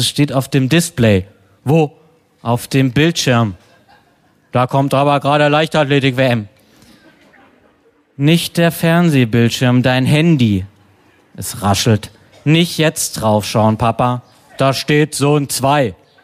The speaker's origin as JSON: {"language": "German", "town": "Freiburg", "region": "Baden-Württemberg", "country": "Germany", "tie": "born or raised there"}